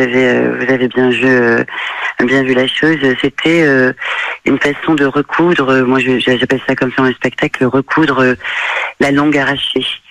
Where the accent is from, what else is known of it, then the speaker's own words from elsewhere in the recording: Clermont-Ferrand, Auvergne-Rhône-Alpes, France; Moi, je suis originaire de Clermont-Ferrand